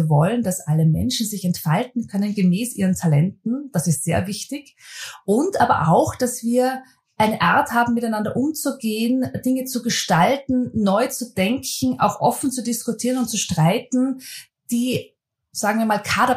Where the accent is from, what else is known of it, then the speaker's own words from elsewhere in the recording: Mondsee, Upper Austria, Austria; Ich bin ein Landkind. Ich komme aus Mondsee in Oberösterreich und pendle auch zwischen Mondsee und Wien und dem Rest der Welt.